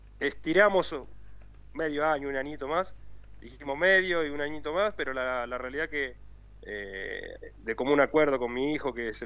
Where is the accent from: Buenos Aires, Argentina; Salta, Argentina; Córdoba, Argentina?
Buenos Aires, Argentina; now in Merlo, Argentina; somos porteños, somos de Buenos Aires.